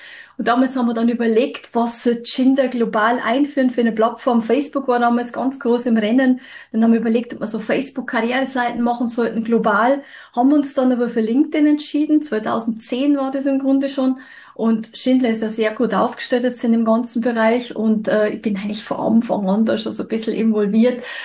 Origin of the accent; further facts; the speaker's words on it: Bavaria, Germany; now in Switzerland; Ich bin ursprünglich aus Bayern, aber schon seit 97 in der Schweiz. Verstehe Schweizerdeutsch, red's leider nicht.